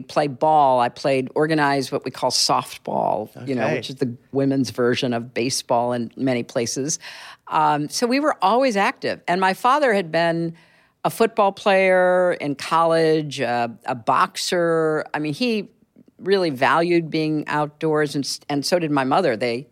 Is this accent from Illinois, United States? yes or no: yes; Chicago, Illinois, United States; also born or lived in Washington; now in New York, United States; But I grew up in Chicago, in the suburbs there. I went to school outside of Boston and in Connecticut, obviously lived in Washington.